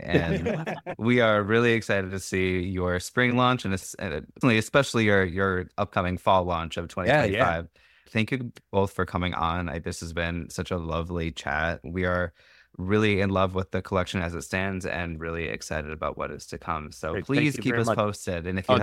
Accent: Rockford, Illinois, United States; I'm from Rockford, so close enough.

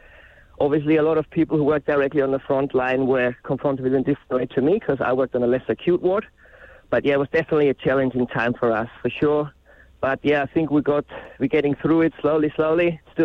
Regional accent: Germany; I'm from Germany originally

